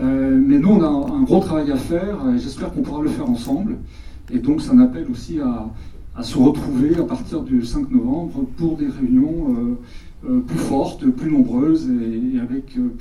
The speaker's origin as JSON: {"language": "French", "country": "France", "said": "moi, j'estime en tant que Français, à donner des orientations sur la manière dont ça doit se produire là-bas"}